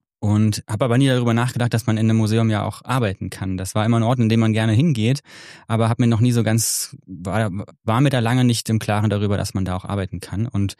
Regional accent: Freiburg im Breisgau, Baden-Württemberg, Germany; ich bin 1985 geboren in Freiburg im Breisgau, also in Baden-Württemberg

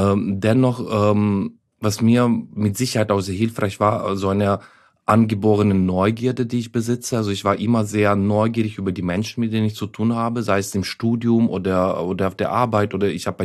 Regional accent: Ukraine; German is a second language; Also ich habe aufgewachsen in der Ukraine, da gab es noch kein Internet damals.

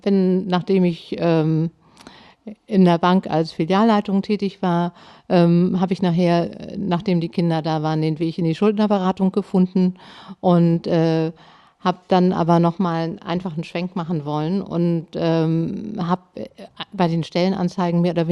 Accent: Hamburg, Germany; Ich komme aus Hamburg und bin in Harburg aufgewachsen.

